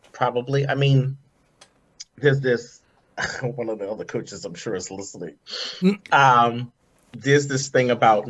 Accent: New York, United States; Yeah, I'm born and raised in New York.

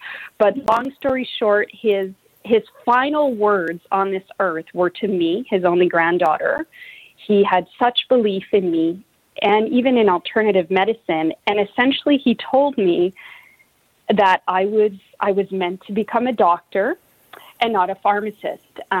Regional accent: Bonnyville, Alberta, Canada; now in Edmonton, Canada; I did have a satellite clinic in Bonnyville, Alberta, my hometown, for 4 years.

